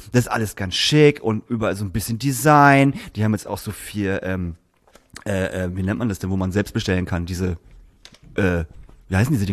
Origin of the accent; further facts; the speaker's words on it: Lingen, Lower Saxony, Germany; Und Kochlöffel war zum Beispiel bei uns in Lingen zum Beispiel, war Kochlöffel, wie gesagt, da war ich 5, 6, da gab es das halt schon.